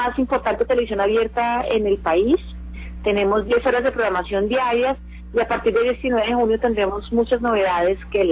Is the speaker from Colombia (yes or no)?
yes; Colombia; como una manera de que todos como colombianos identifiquemos cuál es nuestro rol en la construcción de un país nuevo